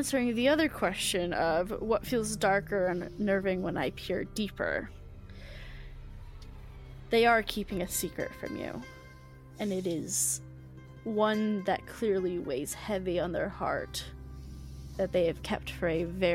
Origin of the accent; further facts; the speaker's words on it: the South, United States; accent: Southern; My southern accent came out there.